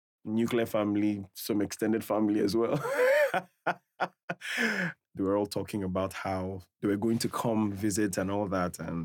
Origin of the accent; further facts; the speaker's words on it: Nigeria; moved away as an adult; now in Ireland; and I am from Nigeria, West Africa.